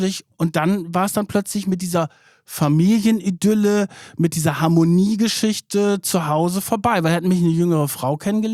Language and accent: German; Germany; Ich komme aus der Nähe von Bremen